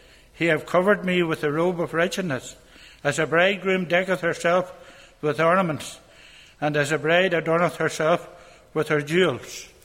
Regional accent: Castlederg, Northern Ireland, United Kingdom; now in Omagh, United Kingdom; So, as I say, I'm from Castlederg. I'm living now in Oma.

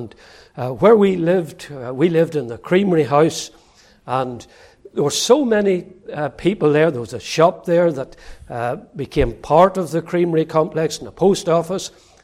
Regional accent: Northern Ireland, United Kingdom; born there; I was born in Northern Ireland. It is the best country in the world, in case you didn't know. And I was born there in 1947, and that makes me 71.

